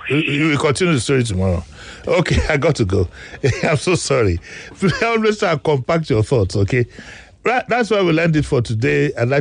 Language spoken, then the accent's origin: English; Yaba, Lagos, Nigeria; When I grew up in Yaba, we were still using the same system.